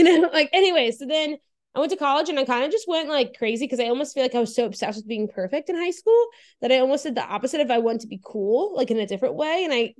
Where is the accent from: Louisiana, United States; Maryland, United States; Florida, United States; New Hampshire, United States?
Louisiana, United States; now in Atlanta, United States; I am 27. I live in Atlanta, but I grew up in South Louisiana, went to Baylor.